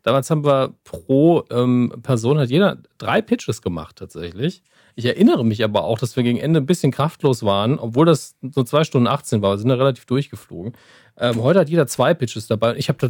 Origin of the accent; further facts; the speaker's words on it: Saarland, Germany; Ich bin Saarländer, ja.